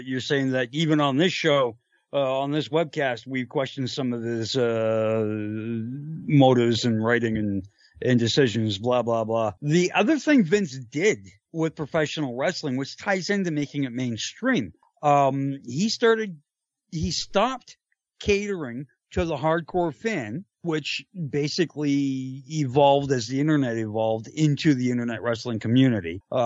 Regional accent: Calgary, Alberta, Canada; I'm not saying that as a Canadian, as a Calgarian, as a Bret Hart mark

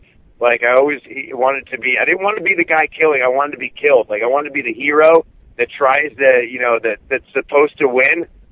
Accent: Cleveland, Ohio, United States; because it is Cleveland, and I am from Cleveland.

